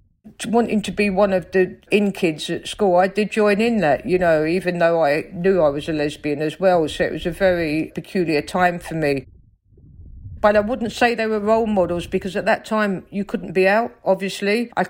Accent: Stockwell, London, United Kingdom; accent: Cockney; I grew up in South London, in Stockwell, on a council estate. My mum was an Armenian immigrant. I'm Armenian, which many people don't realise when they talk to me because I have such a Cockney accent. Went to Armenian school on a Saturday.

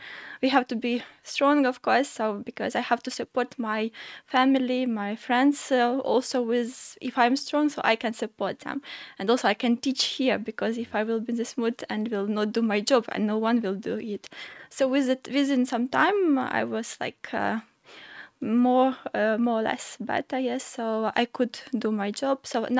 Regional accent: Sumy Oblast, Ukraine; Kharkiv region, not far from my region. I'm from Sumy region, yes.

